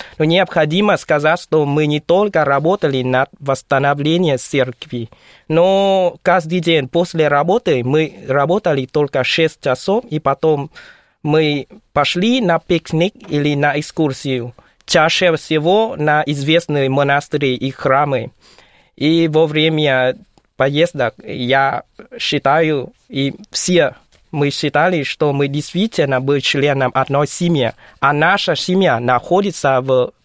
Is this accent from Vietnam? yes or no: yes; Vietnam; Russian is a second language; now in Russia; Я приехал из Вьетнама.